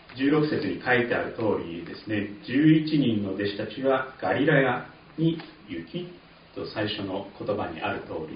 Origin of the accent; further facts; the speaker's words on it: Saitama, Japan; also born or lived in United States; 私は埼玉の秩父の近くで育ったんですけれども、山が本当に、新緑で輝くのをよく見ながら、でよくそこに行ったりもしていまして、そのことを思い出したり、以前はアメリカにいたんですけど、その前の最初の赴任地は徳島でしたね。